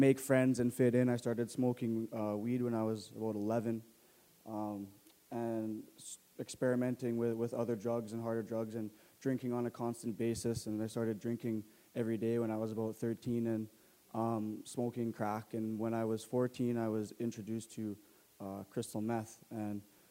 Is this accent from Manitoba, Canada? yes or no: yes; Winnipeg, Manitoba, Canada; I am 19 years old, and I am from Winnipeg, Manitoba.